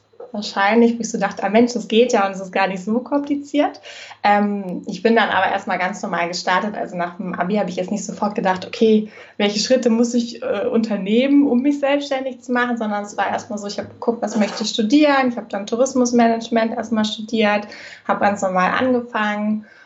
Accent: Hamburg, Germany; born or raised there; also born or lived in Bremen / Lüneburg

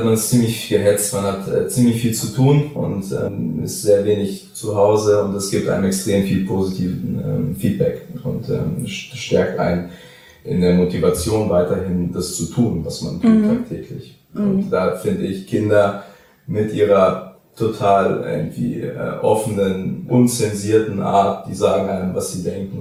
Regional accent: Hesse, Germany; Ich komme nicht aus Mainz tatsächlich. Mhm. Ich arbeite hier nur. Ich komme aus der Gegend von Frankfurt

